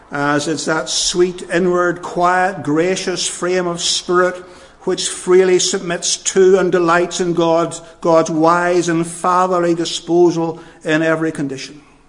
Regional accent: Northern Ireland, United Kingdom; And sometimes I wonder about ourselves as Northern Irish Protestants.

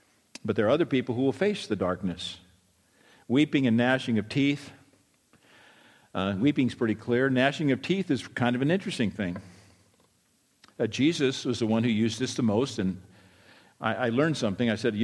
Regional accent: Whittier, California, United States; I was raised in Whittier.

